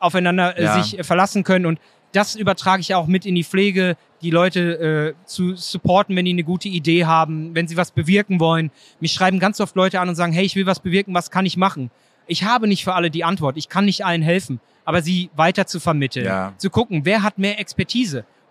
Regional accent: North Rhine-Westphalia, Germany; Ich habe ja gesagt, ich bin im Ruhrpott aufgewachsen.

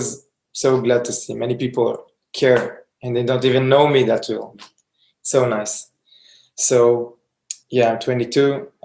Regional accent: Israel; You guys know I'm from Israel already.

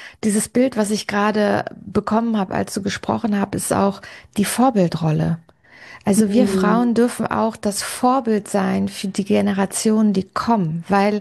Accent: Northern Germany, Germany; ich bin aufgewachsen in Norddeutschland, in ganz einfachen Verhältnissen. Das heißt, mein Vater war Postbeamter, erst im einfachen und dann im mittleren Dienst. Meine Mama ist Spanierin gewesen, ist als Gastarbeiterin nach Deutschland gekommen

